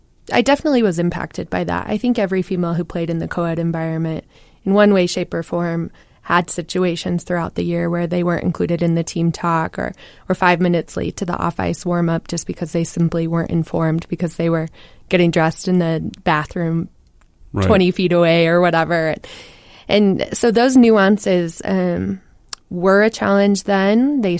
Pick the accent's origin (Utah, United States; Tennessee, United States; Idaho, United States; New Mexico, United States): Utah, United States; I grew up playing in Golden Spikes, so I grew up at the ice sheet.